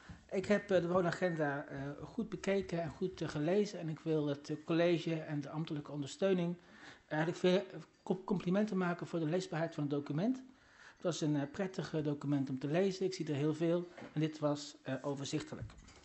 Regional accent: Elst, Gelderland, Netherlands; Ik ben zelf opgegroeid in Elst. Ik ben daarna verhuisd naar Nijmegen, daarna verhuisd naar Arnhem.

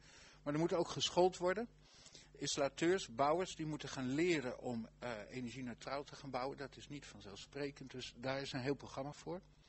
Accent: Lochem, Gelderland, Netherlands; In mijn gemeente, ik kom uit Lochem

